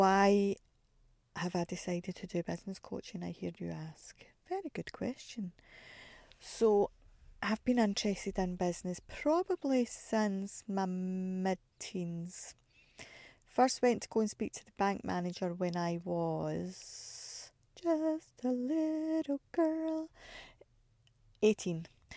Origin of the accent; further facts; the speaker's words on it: Glasgow, Scotland, United Kingdom; Well, as you can hear, I am from Glasgow, still live in Glasgow at the minute.